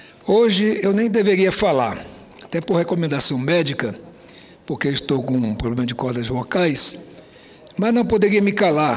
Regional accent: Roraima, Brazil; lá do meu estado de Roraima.

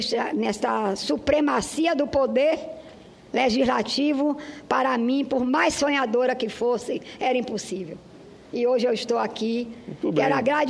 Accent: Itabuna, Bahia, Brazil; eu sou de Itabuna

